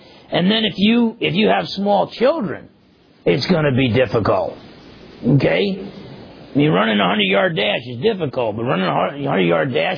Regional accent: New Jersey, United States; and I never got hurt when I was growing up in New Jersey.

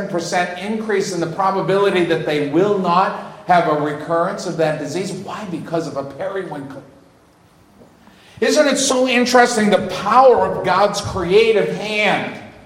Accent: Massachusetts, United States; I grew up in Massachusetts. The biggest mountain in our state was Mount Wachusett.

